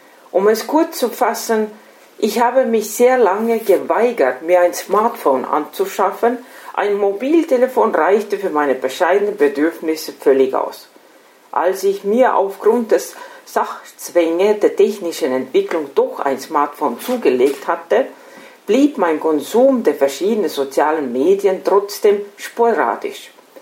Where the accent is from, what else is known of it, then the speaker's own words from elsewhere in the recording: Estonia; now in Austria; Ich bin vor langer Zeit von Estland nach Österreich gekommen